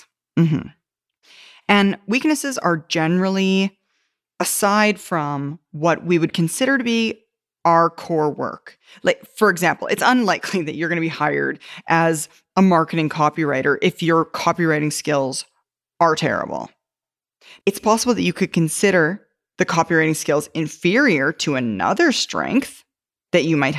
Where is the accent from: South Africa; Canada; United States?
Canada; I'm a Canadian. I should know French.